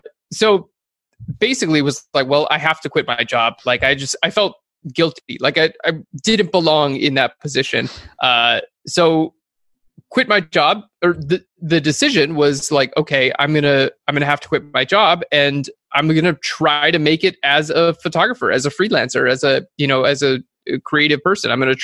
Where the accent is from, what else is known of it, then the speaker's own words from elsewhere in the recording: Kauai, Hawaii, United States; so I grew up on Kauai, Hawaii, which is not a very populated island.